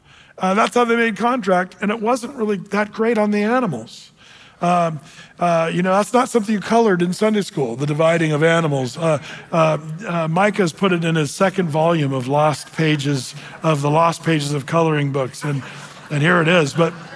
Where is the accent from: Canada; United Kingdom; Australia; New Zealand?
United Kingdom; England; now in United States; my family's from, we're all British, we come from England, but I'm really glad I live in America